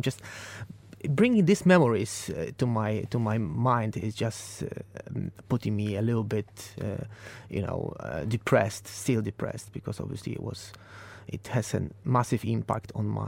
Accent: Poland; English is a second language; moved away as an adult; now in United Kingdom; I came from the poor family. I came from Poland.

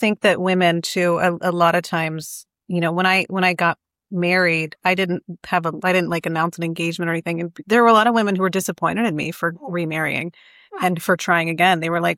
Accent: Michigan, United States; I'm from Michigan.

